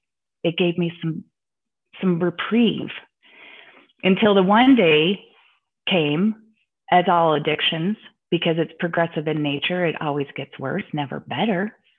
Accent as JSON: {"language": "English", "town": "Chicago", "region": "Illinois", "country": "United States", "tie": "born or raised there", "said": "I grew up in Chicago. We have the Hostess land."}